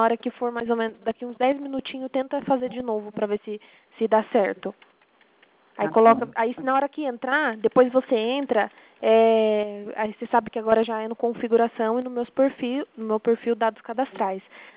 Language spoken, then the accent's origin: Portuguese; São Paulo, Brazil; Eu sou do interior de São Paulo.